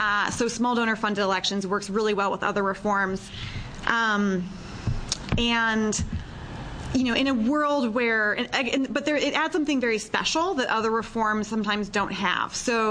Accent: Washington, United States; other than the fact that I'm from Washington State and I always try to work on legislation near home

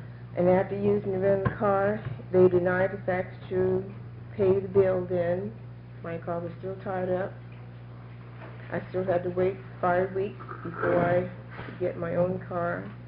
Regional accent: Portland, Oregon, United States; I'm from Portland, Oregon.

